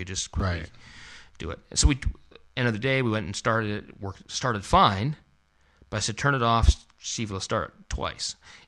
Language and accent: English; Canada; because it's August, and I'm Canadian.